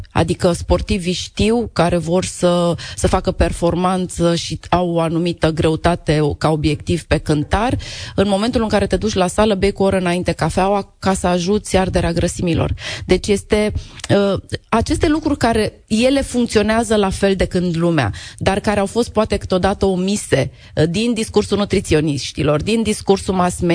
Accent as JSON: {"language": "Romanian", "country": "Romania", "said": "Noi ca români suntem pe generozitate alimentară și punem platoul în mijloc"}